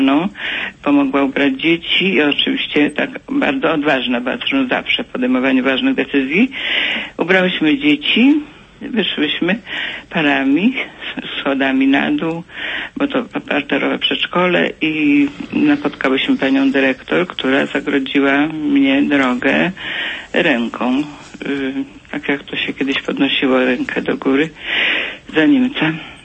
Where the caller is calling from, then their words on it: Kościerzyna, Pomeranian Voivodeship, Poland; z Kościerzyny.